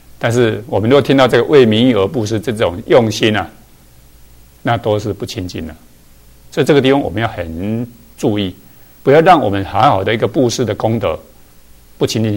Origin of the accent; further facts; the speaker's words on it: Taiwan; 我们台湾话叫做